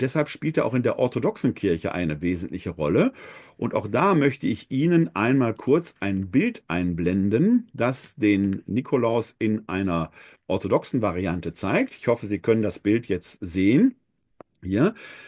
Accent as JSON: {"language": "German", "town": "Essen", "region": "North Rhine-Westphalia", "country": "Germany", "tie": "born there", "said": "Ich kann mich erinnern, ich komme gebürtig aus Essen"}